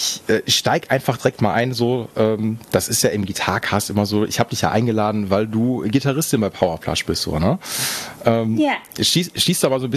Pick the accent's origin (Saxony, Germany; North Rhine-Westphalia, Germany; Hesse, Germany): Saxony, Germany; Chemnitz; ich komme aus Karl-Marx-Stadt